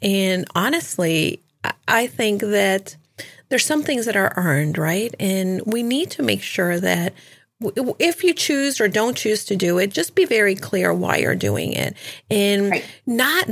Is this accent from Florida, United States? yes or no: yes; Miami, Florida, United States; I know in El Salvador, in even I grew up in Miami, there were a lot of Cuban immigrants.